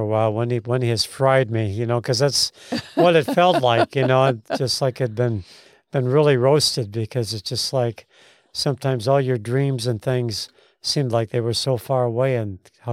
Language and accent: English; Chicago, Illinois, United States; You know, growing up in Chicago, we go along the beaches.